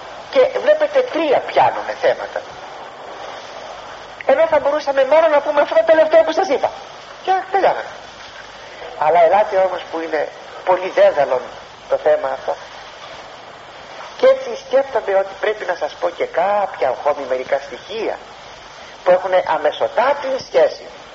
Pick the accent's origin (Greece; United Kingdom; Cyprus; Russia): Greece; Kifisia, Attica; Μία γυναίκα στην πατρίδα μου την Κηφισιά